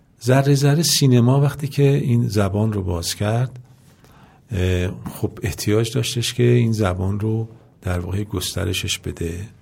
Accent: Iran; first language Persian; من وقتی حرف میزنم تازه شما میفهمید من ایرانی هستم، فارسی زبان هستم

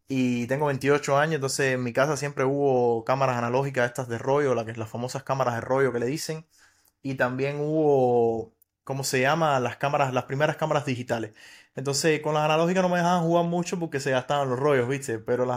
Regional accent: Cuba; moved away; He tenido el placer de fotografiar en mi país, en Cuba, y de fotografiar acá.

